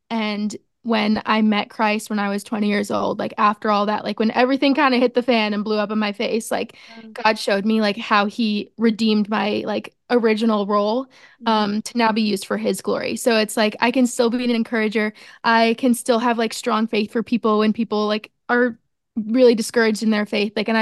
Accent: Long Island, New York, United States; But I am 24 years old. I'm from Long Island, New York

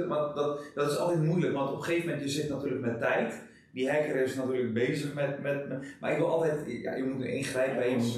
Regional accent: Netherlands

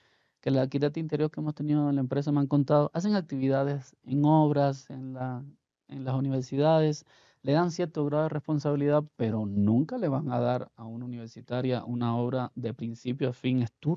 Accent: Cuba; now in Ecuador; realmente yo no soy de Ecuador, yo soy de Cuba, ¿no? Llevo casi 15 años en el país.

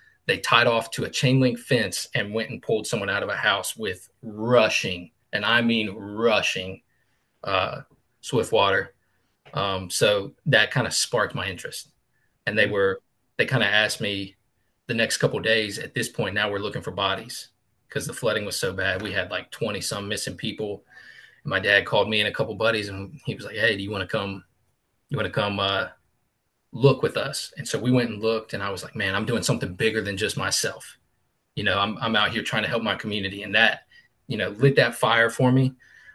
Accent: West Virginia, United States; That was my hometown that happened in.

